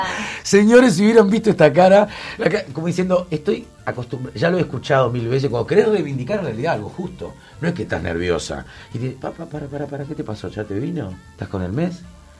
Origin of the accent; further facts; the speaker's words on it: Uruguay; tanto la uruguaya como la argentina, que países que amo, y soy un uruguayo de ley y amo el Uruguay con locura